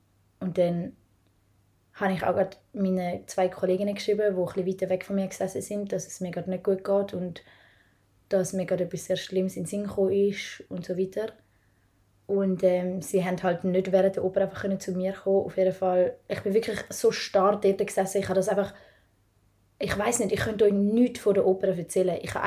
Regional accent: Zurich, Switzerland; Wir sind im Kanton Zürich geboren und aufgewachsen

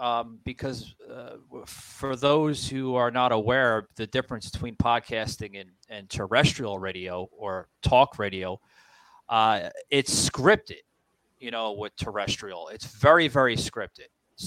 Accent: New York, United States; now in Tampa, United States; we grew up together up in New York, New Jersey area.

